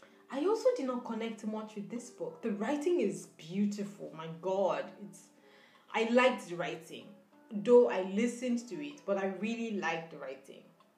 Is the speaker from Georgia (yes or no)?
no; Nigeria; as a Nigerian living in Nigeria, I didn't appreciate this book at all.